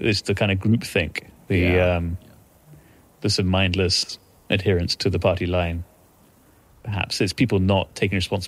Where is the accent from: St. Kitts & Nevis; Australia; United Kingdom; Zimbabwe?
United Kingdom; I mean, maybe, I guess as British people, we don't really have a visceral sense of what mobs are. They're not a big part of our history.